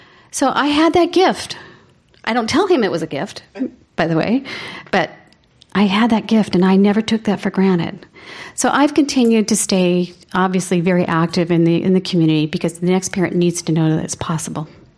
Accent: Michigan, United States; In our state, we're from Michigan, so in our state there was only actually two doctors at that time that diagnosed autism.

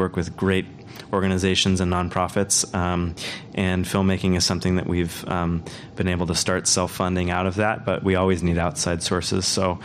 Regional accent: Mendocino, California, United States; an opportunity to make a film about a local forest that was going to be logged right outside of where I grew up in Mendocino.

